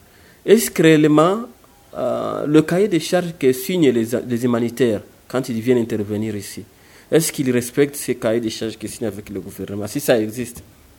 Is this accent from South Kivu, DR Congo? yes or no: yes; Bukavu, South Kivu, DR Congo; nous, en tant que Congolais, nous, en tant que Bukaviens, nous, en tant que Sud-Kivusiens.